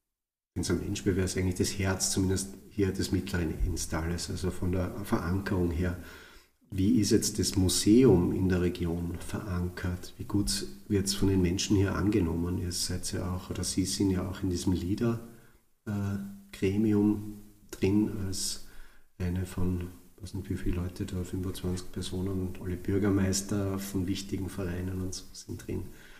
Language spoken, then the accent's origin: German; Styria, Austria; ist die Verbindung mit der Tradition ein bisschen stärker als zum Beispiel aus der Oststeiermark, wo ich herkomme.